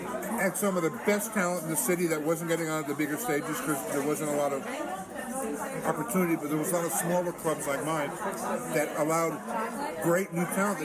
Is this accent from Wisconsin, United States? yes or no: no; New York, United States; And that kind of dead stare and that kind of being a New Yorker.